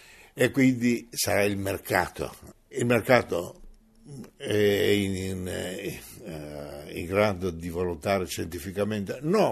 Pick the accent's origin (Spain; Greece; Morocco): Greece; seguire la cosa anche in Grecia perché dico, in questo momento ci sono dei problemi economici. seri nel mio paese